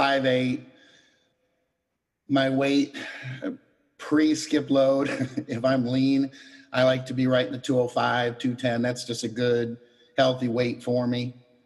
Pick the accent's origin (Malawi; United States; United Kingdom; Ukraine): United States; Battle Creek, Michigan; now in Fort Lauderdale, United States; We're in Fort Lauderdale now, but we're both originally from Michigan. Southwest Michigan. I grew up in Battle Creek, cereal capital of the world.